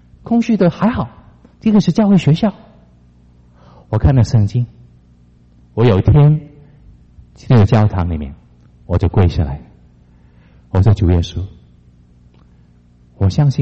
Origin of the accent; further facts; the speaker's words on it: Hong Kong; accent: Cantonese; Chinese is a second language; 我是香港人，所以呢，我国语还是有点广东腔的啊。我在香港出生长大